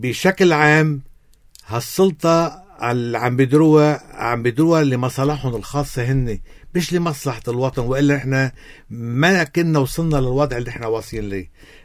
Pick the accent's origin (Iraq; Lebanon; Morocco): Lebanon; مثل ما هو عم يحصل عنا بلبنان